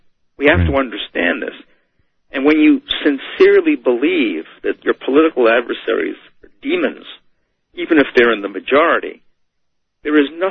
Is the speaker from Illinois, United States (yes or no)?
yes; Chicago, Illinois, United States; I'm from Chicago, so nobody has to tell me that Democrats have stolen elections.